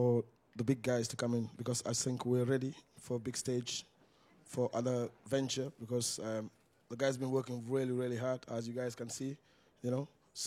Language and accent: English; Senegal; I come from Senegal, originally, but I come from Africa, okay. But originally from Senegal, yeah.